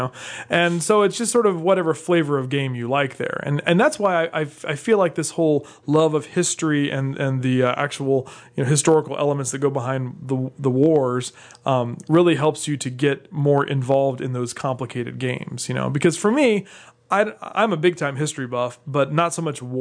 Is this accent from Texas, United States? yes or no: no; Virginia, United States; I grew up in Virginia, and so there was lots of battles and history.